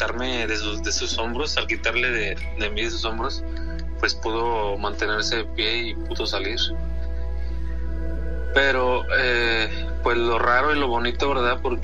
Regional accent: Tampico, Tamaulipas, Mexico; soy de Tampico, Tamaulipas.

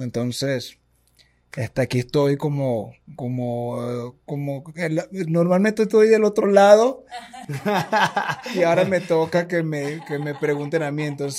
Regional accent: Venezuela; soy venezolano. Tengo 40 años, aunque no lo parezca.

